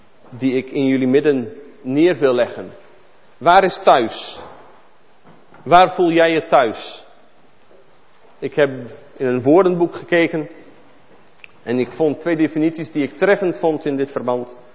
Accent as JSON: {"language": "Dutch", "country": "Israel", "tie": "born or raised there", "moved": "as an adult", "lives_now": "Netherlands", "said": "getrouwd met een Nederlandse vrouw, Jeanette. Woon nu iets meer dan 10 jaar in Nederland. Mijn eerste 20 jaar, mijn jeugd ligt in Israël, in het ongeloof, in het judaïsme."}